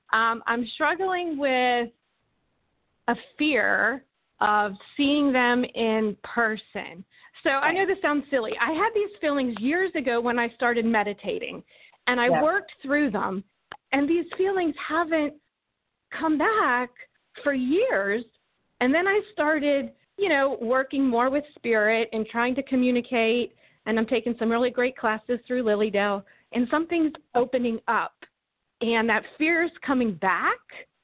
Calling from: Pittsburgh, Pennsylvania, United States; I'm calling from Pittsburgh.

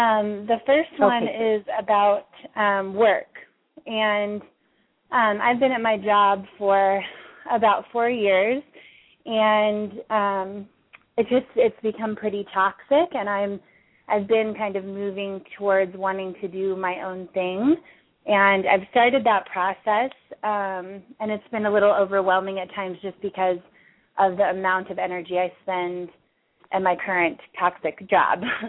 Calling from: Texas, United States; from Texas.

